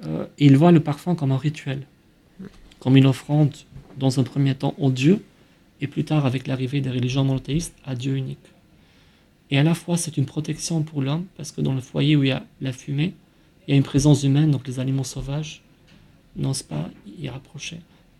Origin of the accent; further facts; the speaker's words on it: Albania; Quand j'étais petit en Albanie, malgré le fait qu'on était dans un pays totalement isolé, enfermé sur lui-même